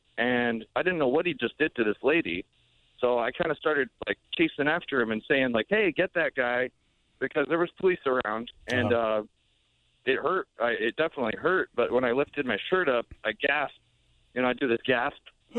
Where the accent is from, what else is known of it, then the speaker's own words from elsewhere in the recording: Connecticut, United States; No, I was actually living in California. I'm from Connecticut, from the 203.